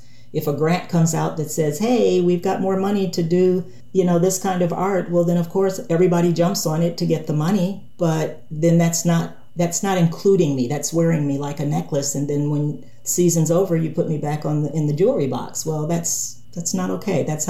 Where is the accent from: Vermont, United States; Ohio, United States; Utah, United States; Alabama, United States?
Ohio, United States; Cleveland; I grew up in inner city Cleveland, Ohio. In the I'm kind of a '60s kid.